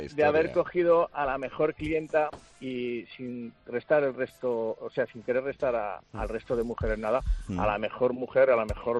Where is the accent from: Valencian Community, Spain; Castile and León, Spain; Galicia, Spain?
Valencian Community, Spain; Valencia; fuimos hablando todo el camino, pues, que soy de Valencia, me voy a pasar las Navidades y demás